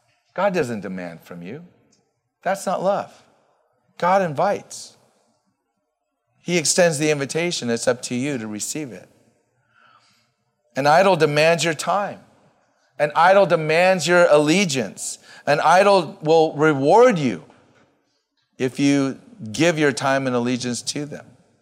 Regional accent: United States; Because I think I'm an American, I'm a capitalist, I'm an opportunist.

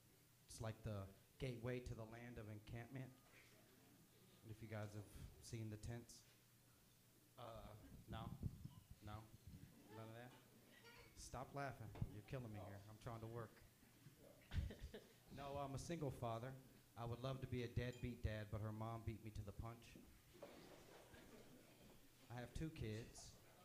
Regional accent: Denver, Colorado, United States; I'm from Denver. I was here before you white people.

